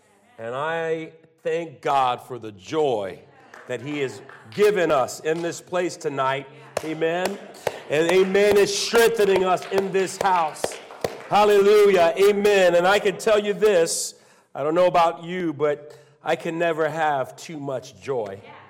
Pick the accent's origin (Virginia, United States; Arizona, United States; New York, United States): Virginia, United States; moved away as an adult; I'm not a New England native. I'm from Virginia. I'm from the South, but at this point in my life, I've lived here for 21 years, and so I guess that makes me a New Englander of sorts.